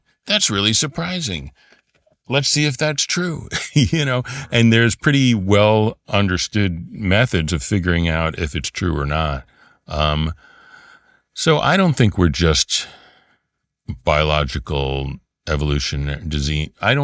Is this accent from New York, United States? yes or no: yes; Brooklyn, New York, United States; No, I'm from Brooklyn.